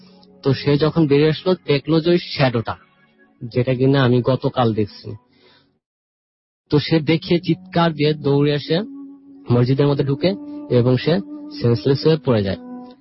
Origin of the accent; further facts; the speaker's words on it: Shahjadpur, Rajshahi Division, Bangladesh; আমি শাহজাদপুর থেকে আসছি।